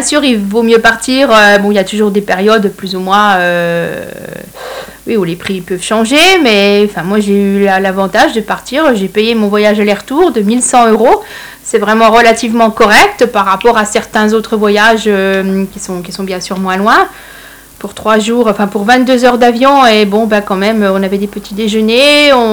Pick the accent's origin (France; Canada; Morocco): France; Bon, je suis française, c'est sûr